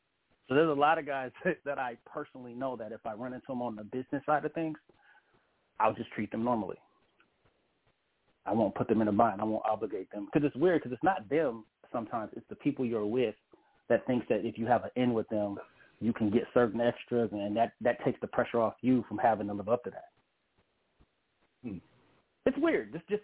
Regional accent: San Jose, California, United States; And I just happened to be, I'm from San Jose, and he happens to have relatives from San Jose.

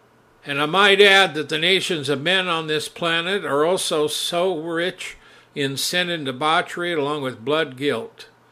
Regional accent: Wyoming, United States; Some of the most beautiful places on the planet are found here in my home state and in my neck of the woods.

